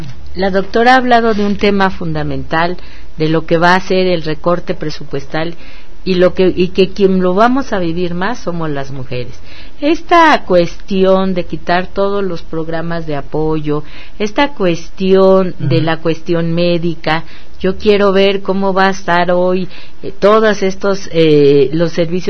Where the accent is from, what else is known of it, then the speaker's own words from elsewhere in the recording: Álvaro Obregón, Mexico City, Mexico; Yo que provengo del área de Álvaro Obregón